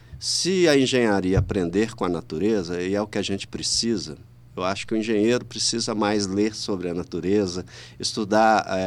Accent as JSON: {"language": "Portuguese", "town": "Belo Horizonte", "region": "Minas Gerais", "country": "Brazil", "tie": "born there", "said": "sou nascido em Belo Horizonte, um pouco mais jovem que você"}